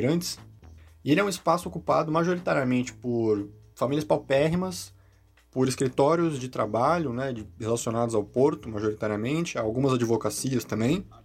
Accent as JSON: {"language": "Portuguese", "town": "Santos", "region": "São Paulo", "country": "Brazil", "tie": "born or raised there", "said": "eu sou de Santos, né? Eu nasci e vivi lá a maior parte da minha vida até agora"}